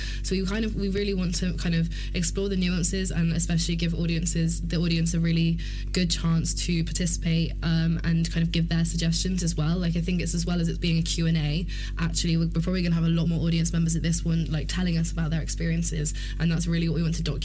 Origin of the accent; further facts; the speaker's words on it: Bristol, South West England, United Kingdom; I'm from Bristol, it's different there to how it is here